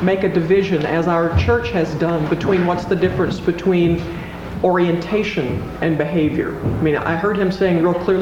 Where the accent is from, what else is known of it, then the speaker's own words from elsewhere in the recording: Deep South, United States; I grew up in the Deep South where the term lesbian carries that negative connotation that you're speaking of, but I've lived now for 20 years in the Midwest where it does not.